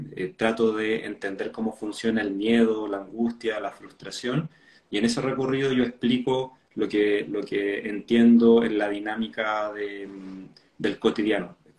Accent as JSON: {"language": "Spanish", "country": "Chile", "said": "Yo soy chileno, estoy acá en Chile."}